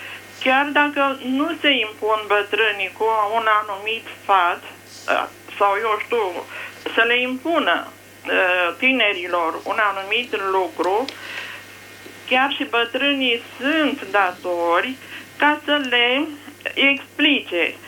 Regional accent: Bucharest, Romania; din București.

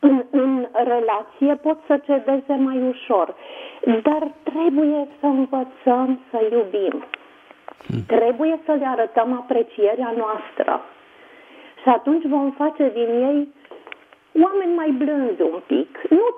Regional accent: Transylvania, Romania; Folosesc un cuvânt moldovenesc, dar sunt din Ardeal.

